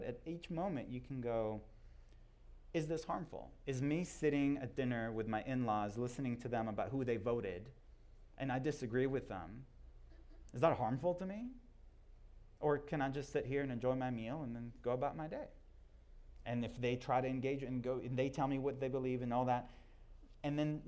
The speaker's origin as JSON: {"language": "English", "country": "Israel", "tie": "born or raised there", "said": "so growing up in Israel, when somebody bombs a bus, do you know what we do? We catch the next one."}